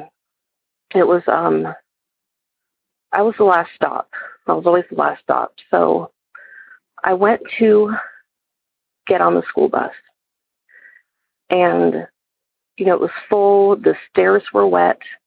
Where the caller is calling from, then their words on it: Georgia, United States; I'm calling from Georgia.